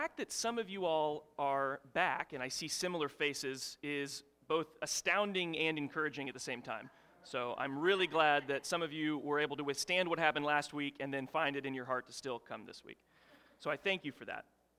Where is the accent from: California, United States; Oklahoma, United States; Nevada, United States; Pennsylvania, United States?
Oklahoma, United States; which I'm from Oklahoma, and we just recently had the Red River rivalry, so you know that being from Oklahoma, you really can't enjoy anything of Texas culture.